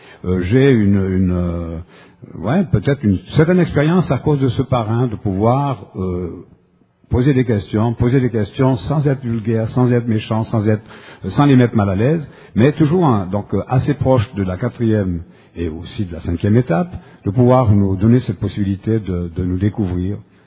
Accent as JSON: {"language": "French", "country": "Switzerland", "said": "Moi, je viens de Suisse et puis j'ai l'habitude de fréquenter des petits groupes, des groupes qui sont dans nos petites villes là-bas."}